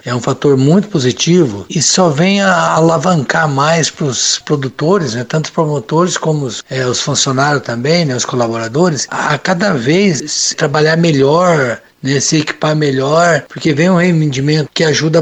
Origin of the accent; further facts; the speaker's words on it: Altamira do Paraná, Paraná, Brazil; lá na minha cidade, em Altamira, Paraná, eu fui o primeiro que encarou lá a atividade de casa da avicultura